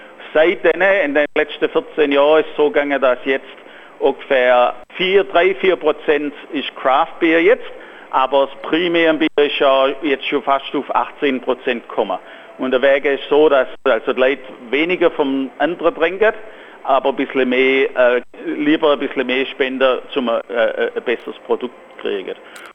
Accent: Weinstadt, Baden-Württemberg, Germany; now in Australia; wir kommen ja da aus Weinstadt Strümpfelbach, also in Stuttgart, und das ist ja eigentlich berühmt für Weine und so.

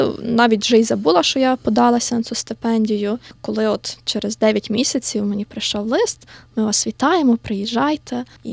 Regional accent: Lviv, Lviv Oblast, Ukraine; Я зі Львова сама, тому мені найбільш близькі львівські бібліотеки

